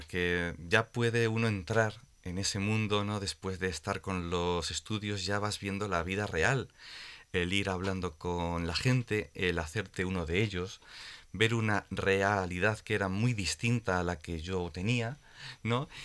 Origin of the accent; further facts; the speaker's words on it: Villanueva de los Infantes, Castilla-La Mancha, Spain; moved away as an adult; desde que nací en Villanueva de los Infantes, uno de los pueblos más